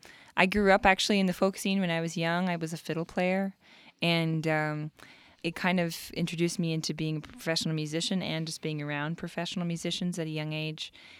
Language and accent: English; Red Bluff, California, United States; moved away as an adult; also born or lived in Gerber, California / Boston; now in New York City, United States; I grew up half in Gerber, California, and half in Red Bluff, California. So that's kind of where I'm from originally. And I then moved on to Boston and then now live in New York City.